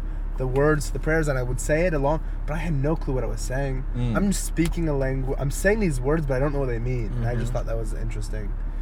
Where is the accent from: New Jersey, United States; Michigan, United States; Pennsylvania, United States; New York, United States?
New Jersey, United States; Flemington; Just to correct you, I'm not from Florida. I started comedy. I'm from Flemington. I'm from where I moved to Florida for a couple years. Now I'm back.